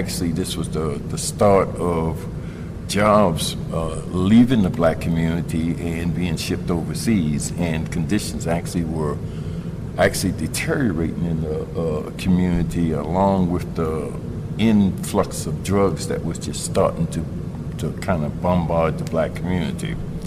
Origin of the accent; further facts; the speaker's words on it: Baltimore, Maryland, United States; also born or lived in Europe; Basically, I was born in Baltimore City in 1946, and I spent my youth moving between East Baltimore and West Baltimore until I was around 18. I joined the U.S. Army and went to Europe for 3 years